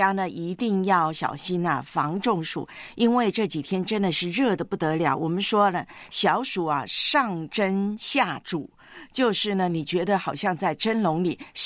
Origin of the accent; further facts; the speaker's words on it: Fujian, China; accent: Minnan; 我们闽南话叫啪啪照